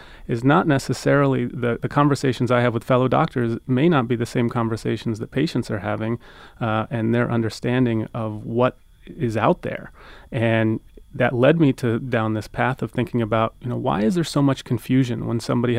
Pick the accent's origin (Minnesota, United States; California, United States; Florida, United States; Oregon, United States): Florida, United States; you know, I'm from Florida, and I grew up drinking the Florida orange juice every morning.